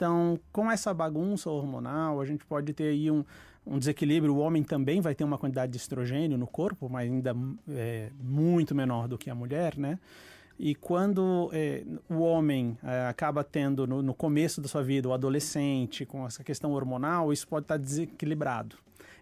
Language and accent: Portuguese; Florianópolis, Santa Catarina, Brazil; De contas, eu cresci em Floripa.